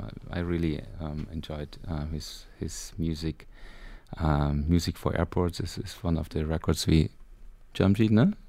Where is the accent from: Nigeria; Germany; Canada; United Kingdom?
Germany; East Germany; when I was a kid, I grew up in East Germany, I always wanted to be a sailor because we couldn't travel far.